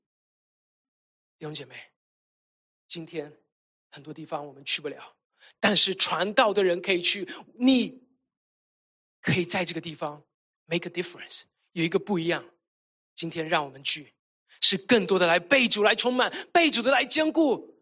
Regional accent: China; 我们都是大陆来的

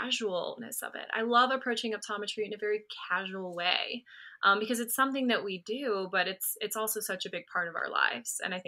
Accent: Ohio, United States; yeah, so when it came to optometry, I went to Ohio State. I'm from Ohio.

